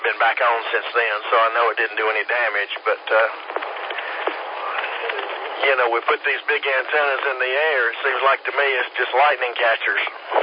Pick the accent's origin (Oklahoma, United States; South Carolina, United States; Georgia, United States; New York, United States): South Carolina, United States; Greenville; Well, I was born in Greenville, at Spartanburg, and grew up in Greenville, but we lived in North Carolina for a while. I think about 5 years.